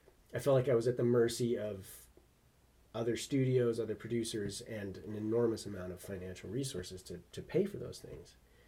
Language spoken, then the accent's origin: English; Kalispell, Montana, United States; Yep. Yeah, I was born and raised here in Kalispell.